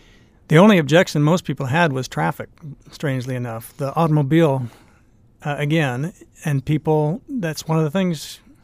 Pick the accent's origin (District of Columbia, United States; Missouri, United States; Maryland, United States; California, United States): Missouri, United States; Kansas City; Kansas City.